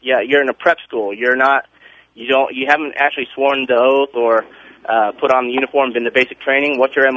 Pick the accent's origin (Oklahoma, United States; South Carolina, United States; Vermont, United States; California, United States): California, United States; San Diego; now in Valparaiso, United States; I'm from Valpo, Indiana. I listen to you streaming online. Grew up in San Diego, and I try to listen to anything that's SoCal.